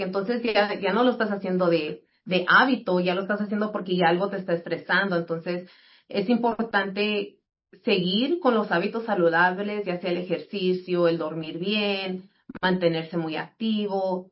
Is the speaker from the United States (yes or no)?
yes; California, United States; Entonces, yo soy aquí, crecí en el Valle